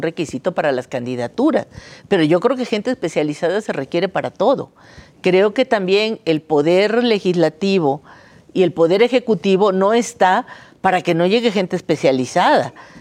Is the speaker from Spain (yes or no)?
no; Jalisco, Mexico; Y a mí me duele mucho como mexicana y como jalisciense, como mujer, madre de familia, abuela, académica